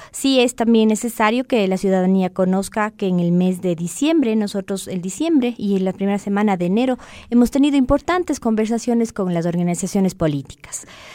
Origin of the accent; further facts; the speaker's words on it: Ecuador; sabemos de la época compleja que se nos avecina, no solamente como ecuatorianos, sino como mundo.